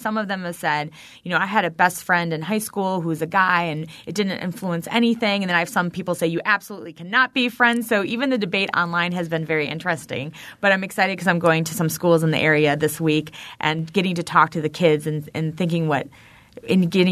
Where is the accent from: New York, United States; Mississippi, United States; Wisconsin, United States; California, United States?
Wisconsin, United States; Portage; But when you grow up somewhere, and I grew up in Portage, you kind of end up not realizing what is so special about where you live until you leave it.